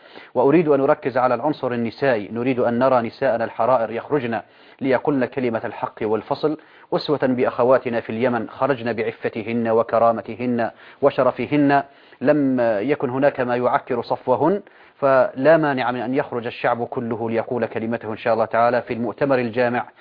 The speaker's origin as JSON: {"language": "Arabic", "country": "Syria", "said": "ما حصل عندنا في سوريا حتى الآن هو انسحاب أفراد"}